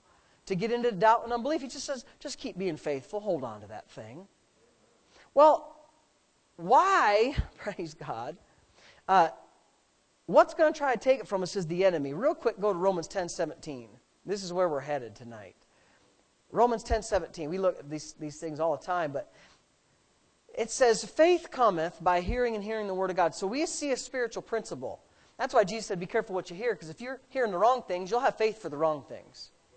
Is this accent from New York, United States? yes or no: yes; Frewsburg, New York, United States; See, there was a roadway in the property that I grew up on in Frewsburg.